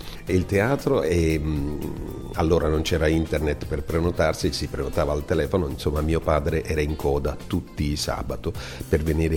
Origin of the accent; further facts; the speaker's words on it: Bari, Apulia, Italy; Io sono di Bari e ho detto tutto, sono nato a Bari quando l'Italia era un paese più corto di quanto non lo sia ora, non c'era ancora internet